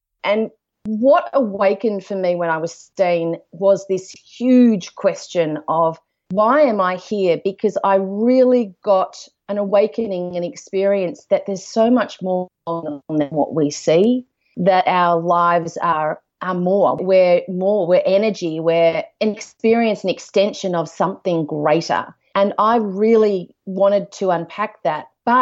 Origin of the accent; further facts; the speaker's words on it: Melbourne, Victoria, Australia; I'm from Melbourne. I'm in my mid-40s. I'm about to turn 45. I'm a mum of three boys aged 5, 9, and 12.